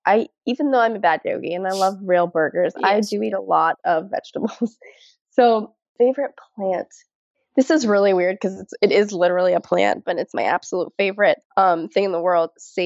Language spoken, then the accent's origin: English; Florida, United States; now in France; I'm going to give one in my hometown in Florida, and I'll give one here in France.